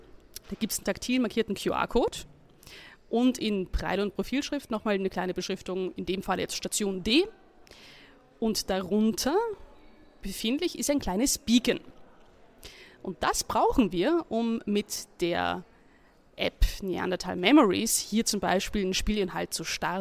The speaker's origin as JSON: {"language": "German", "country": "Austria", "lives_now": "Germany", "said": "Ich bin mittlerweile die Forschungskoordinatorin hier in der Stiftung Neandertal Museum. Ich bin eigentlich Österreicherin"}